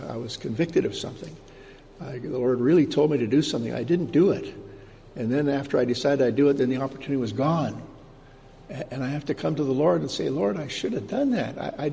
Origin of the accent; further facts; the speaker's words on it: Canada; in Canada, it's getting very, very serious. That's my home country.